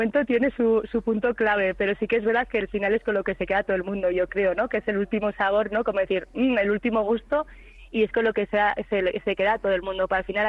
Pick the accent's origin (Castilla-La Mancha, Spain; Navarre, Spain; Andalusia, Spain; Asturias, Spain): Navarre, Spain; Pamplona; yo que soy de Pamplona de siempre, de toda la vida